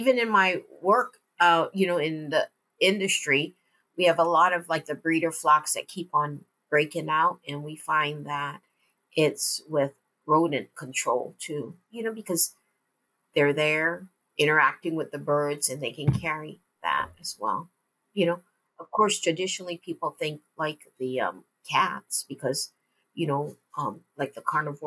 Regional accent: Hawaii, United States; I remember being that I'm from Hawaii and going to Western Ohio, which is like Port Recovery, for our first meeting.

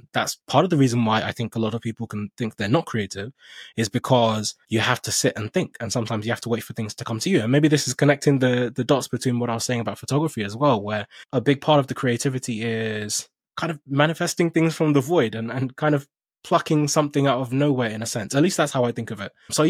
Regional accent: Nigeria; I'm originally from Nigeria.

